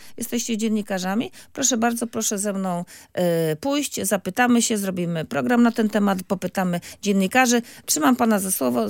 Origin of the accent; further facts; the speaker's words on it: Gdynia, Pomeranian Voivodeship, Poland; No jesteśmy stąd.